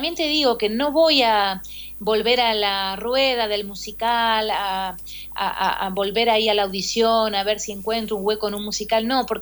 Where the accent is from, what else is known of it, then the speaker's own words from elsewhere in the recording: Argentina; moved away as an adult; also born or lived in New York, United States; now in Spain; yo cuando me fui de Argentina en el 2001, en realidad me fui a Nueva York, porque mi sueño... Sí, mi ida de Argentina no fue en contra de Argentina ni porque Argentina me haya echado